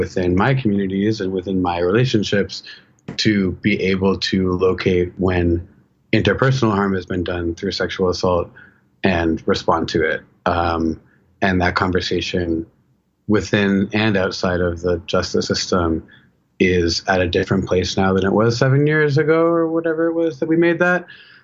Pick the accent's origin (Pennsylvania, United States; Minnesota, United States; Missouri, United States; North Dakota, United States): Pennsylvania, United States; Philadelphia; now in Toronto, Canada; I had moved to Toronto. I'm originally from Philly